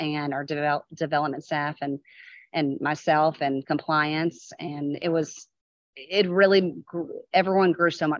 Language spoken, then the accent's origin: English; New Orleans, Louisiana, United States; I'm from New Orleans, so it's pretty stoic and representative of New Orleans.